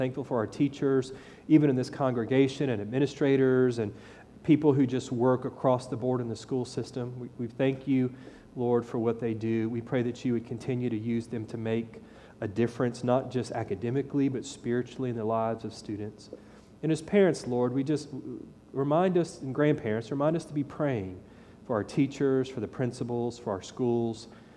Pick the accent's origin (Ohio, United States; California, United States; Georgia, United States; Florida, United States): Florida, United States; Titusville; I grew up in Titusville, so Orlando was close for us.